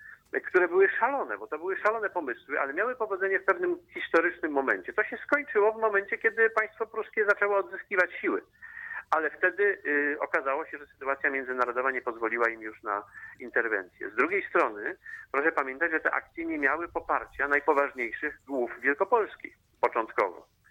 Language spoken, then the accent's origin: Polish; Kórnik, Greater Poland Voivodeship, Poland; w Kórniku była Rada Robotniczo-Żołnierska, moje rodzinne miasteczko, tuż pod Poznaniem.